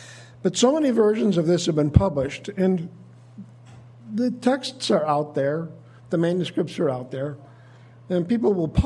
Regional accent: Fulton, Missouri, United States; from Fulton, Missouri.

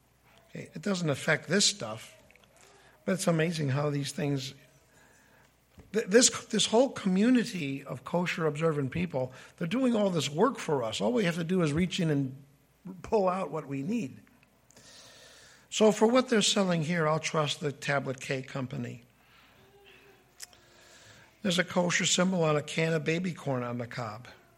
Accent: Chicago, Illinois, United States; I'm not saying this because I'm from Chicago, okay?

